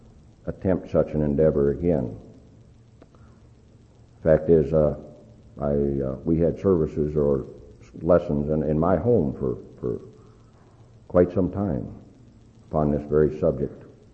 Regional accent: Michigan, United States; born there; I'll always be my father's son. I was born in Kent County, Michigan. That'll always be true.

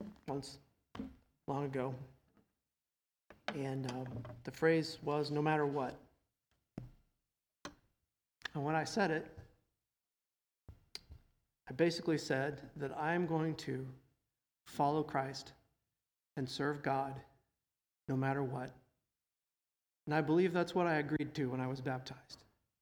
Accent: United States; As an American, I will tell you I've had it really good all my life.

